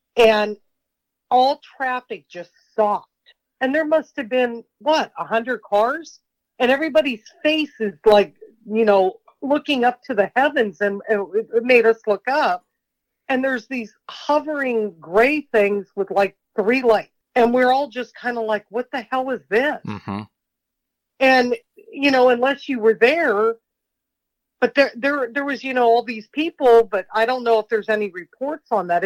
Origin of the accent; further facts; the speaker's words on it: Oregon, United States; I grew up in Oregon, and Bigfoot was a big story when I was a kid